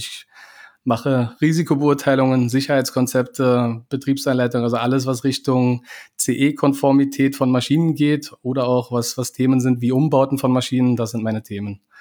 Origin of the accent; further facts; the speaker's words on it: Berlin, Germany; moved away as an adult; also born or lived in Bavaria; now in Vienna, Austria; Ich bin gebürtig aus Bayern, bin aufgewachsen in Berlin, bin jetzt seit mittlerweile über 16 Jahren in Wien zu Hause.